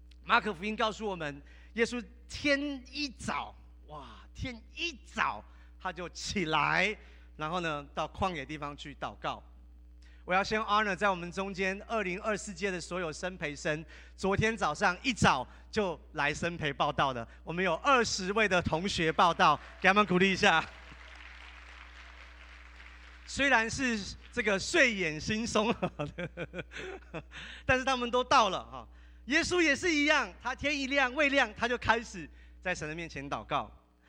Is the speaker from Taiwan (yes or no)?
yes; Taiwan; 也就是说我从台湾来的，我跟台湾人传福音叫做同文化。